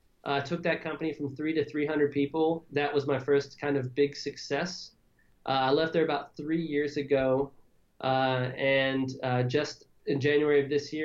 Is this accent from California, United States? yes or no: no; Kentucky, United States; I grew up pretty poor in Kentucky. Managed to get a bunch of academic scholarships to the University of Kentucky, and wound up dropping out.